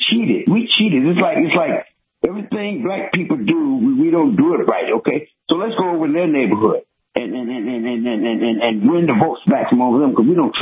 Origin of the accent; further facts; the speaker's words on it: Columbia, South Carolina, United States; See, I'm from Columbia, South Carolina, like I said.